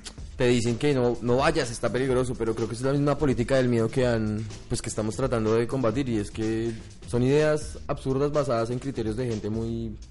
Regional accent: Colombia; now in Chile; y somos colombianos, no hay que decepcionar. Imagínate un colombiano que no baila.

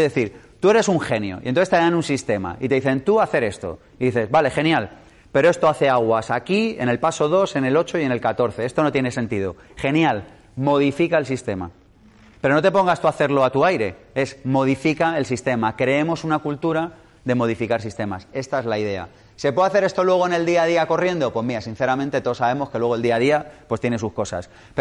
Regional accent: California, United States; de donde yo vengo, de California

